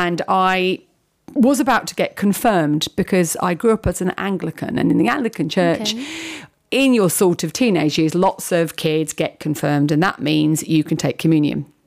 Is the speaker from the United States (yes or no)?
no; London, United Kingdom; moved away as an adult; now in Wales; I'm from Southeast London, and I moved to Wales nearly 5 years ago now, which has gone really fast. I live in Bryn, great place to live.